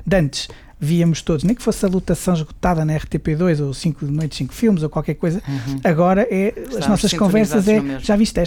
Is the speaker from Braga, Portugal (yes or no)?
yes; Guimarães, Braga, Portugal; Eu sou vimaranense, considero-me um nortenho